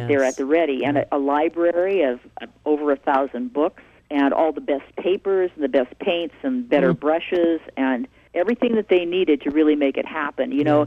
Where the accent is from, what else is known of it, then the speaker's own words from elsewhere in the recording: Bakersfield, California, United States; also born or lived in Kingsburg / McFarland / Delano; I was born in Kingsburg, which is near Fresno, and my family gradually moved south as they were seeking, you know, success economically. And we lived in McFarland, which was a charming little rural community, and then Delano, and finally settling in Bakersfield.